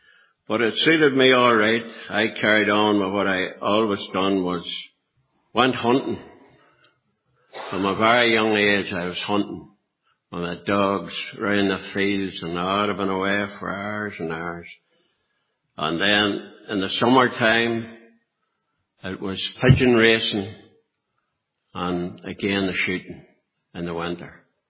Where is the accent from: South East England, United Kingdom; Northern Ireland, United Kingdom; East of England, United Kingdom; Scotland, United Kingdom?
Northern Ireland, United Kingdom; I was brought up in South Armagh, about 2 miles from Ure and a mile from Bessbrook. I had 3 sisters, 2 brothers.